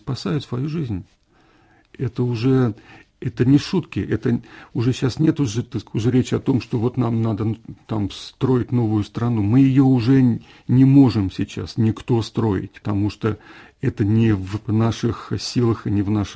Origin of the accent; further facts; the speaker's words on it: Russia; moved away as an adult; also born or lived in Norway; я уехал из России, когда мне было уже достаточно лет, да, я всю жизнь прожил там